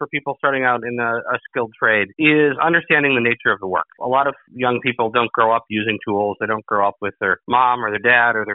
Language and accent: English; New York, United States; I'm from New York, and most of that curriculum left high schools decades ago.